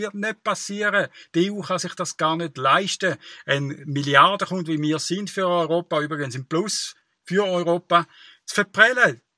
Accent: Switzerland; Wir als Schweizer Bürger und Schweizer Staat müssen auf die Schweiz schauen.

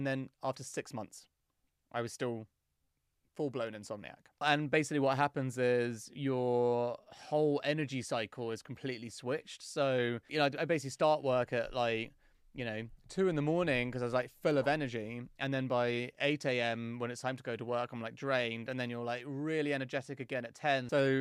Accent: England, United Kingdom; Massive skeptic, because I'm English.

